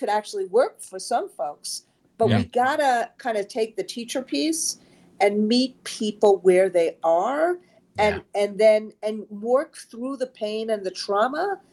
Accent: New York, United States; I know Trump for a very long time because I'm a New Yorker.

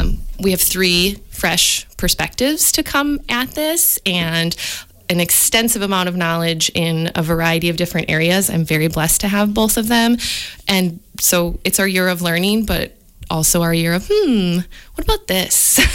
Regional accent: Waunakee, Wisconsin, United States; I grew up in Waniwok and then have taught for Dells and Reedsburg.

